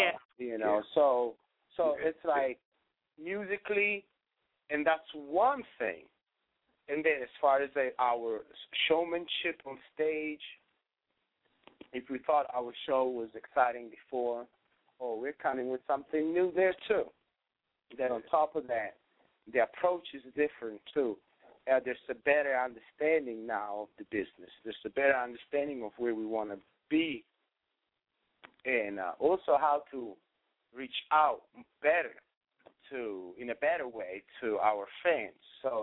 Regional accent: Italy; Since I'm from Italy, I can probably say it the best way.

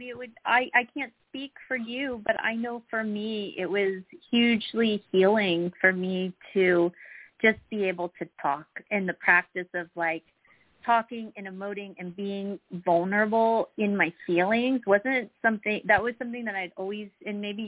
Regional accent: Florida, United States; So I live in California, and I'm originally from Florida, which is where my mom lived.

